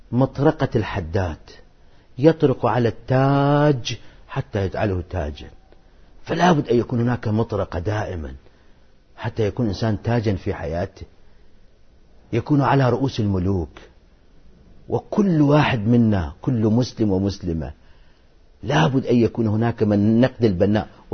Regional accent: Iraq; إخوتي العراقيين أحبتي من بلدتي ووطني. نحن عشنا ردحا من الزمن في ظلم صدام

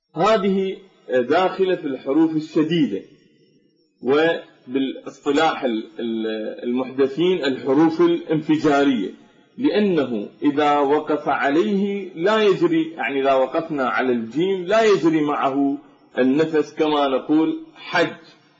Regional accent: Najaf, Najaf Governorate, Iraq; عندنا في النجف الأشرف ينطقون العلماء ومن تابعهم ينطقون الضاد بالنطق العربي الفصيح

